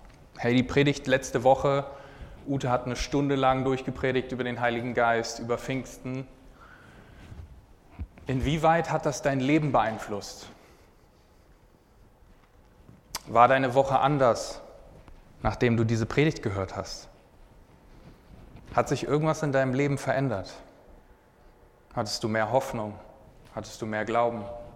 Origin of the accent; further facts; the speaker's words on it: Hamburg, Germany; also born or lived in Bremen; now in Frankfurt, Germany; Ich komme aus Frankfurt derzeit, ursprünglich aber aus Hamburg und Bremen. Das heißt, ich bin Norddeutscher.